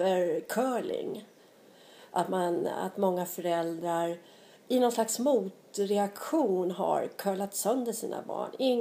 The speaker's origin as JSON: {"language": "Swedish", "town": "Katrineholm", "region": "Södermanland", "country": "Sweden", "tie": "born or raised there", "said": "För jag kommer ihåg när jag växte upp i Katrineholm"}